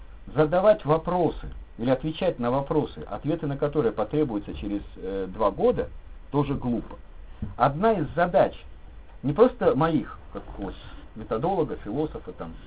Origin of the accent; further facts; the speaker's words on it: Belarus; Я, как белорус, просто создаю себе место здесь, не отказываясь от белорусскости